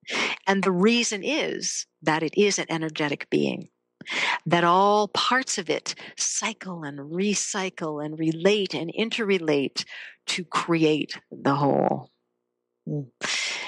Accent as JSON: {"language": "English", "region": "Massachusetts", "country": "United States", "tie": "born or raised there", "said": "I grew up outside Boston. I know those places that have just been bombed."}